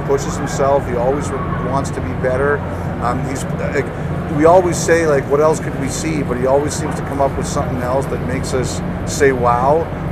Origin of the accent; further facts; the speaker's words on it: Canada; just as a Canadian